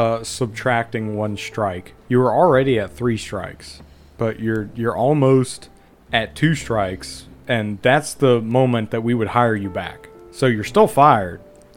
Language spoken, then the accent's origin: English; Ireland; No, I'm Irish.